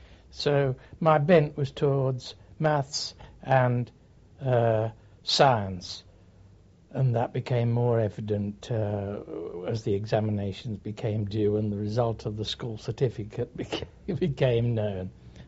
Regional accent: Rugby, West Midlands, United Kingdom; born there; Oh, I was born in Rugby in 1914.

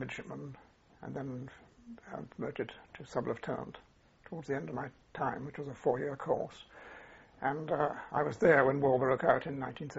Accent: Bideford, South West England, United Kingdom; born there; I was born in Biddeford, Devon.

